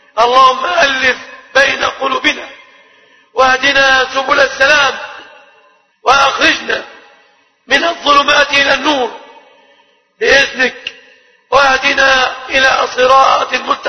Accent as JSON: {"language": "Arabic", "country": "Egypt", "said": "أن يحفظ بلادنا مصر"}